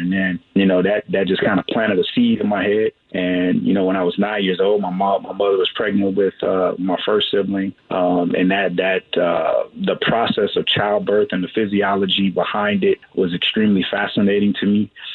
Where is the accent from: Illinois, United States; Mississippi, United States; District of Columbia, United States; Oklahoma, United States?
Illinois, United States; Chicago; south side of Chicago. I grew up in the Chatham area, where in the crack era and at the height of the gangs, that was my environment.